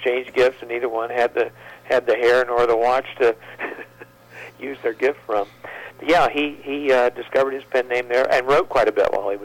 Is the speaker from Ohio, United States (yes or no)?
yes; Lucasville, Ohio, United States; I was born in Portsmouth at the old Portsmouth Hospital and grew up in Lucasville. We had a farm just north of Lucasville.